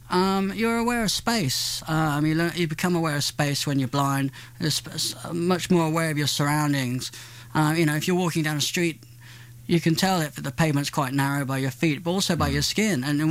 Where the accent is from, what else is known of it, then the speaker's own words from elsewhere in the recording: England, United Kingdom; I've always grown up in England, people are quite mo